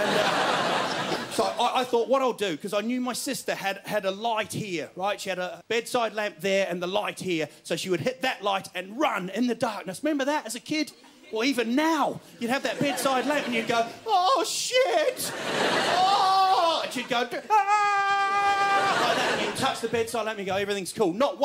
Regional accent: New Zealand; I'm from New Zealand. I don't know if anybody's been to New Zealand.

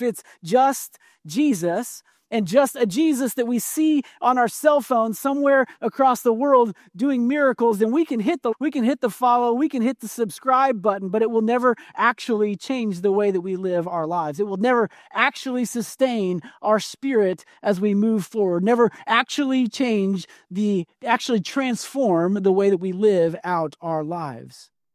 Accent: Kansas City, Missouri, United States; I know all about Patrick Mahomes. I grew up in Kansas City. How can you not?

